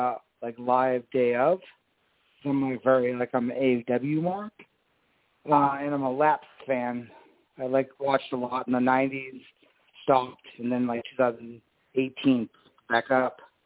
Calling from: Brooklyn, New York, United States; from Brooklyn, New York.

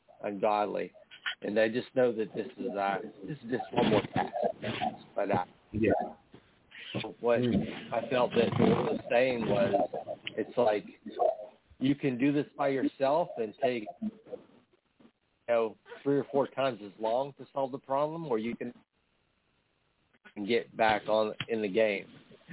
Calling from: Pennsylvania, United States; from Pennsylvania.

